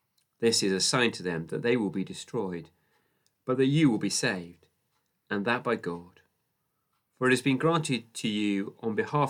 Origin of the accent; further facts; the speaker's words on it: United Kingdom; Personally, I am a British citizen and I have a British passport to prove it. So part of my identity is that I'm British.